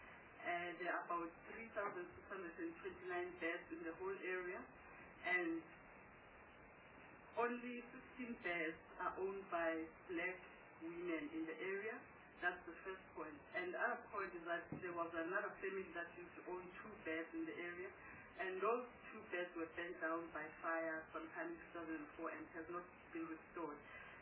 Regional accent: KwaZulu-Natal, South Africa; I come from KwaZulu-Natal

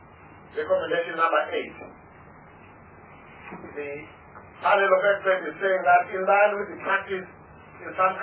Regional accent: South Africa; where I, as a South African citizen, have been used by a foreign agent as a plan to acquire land on their behalf.

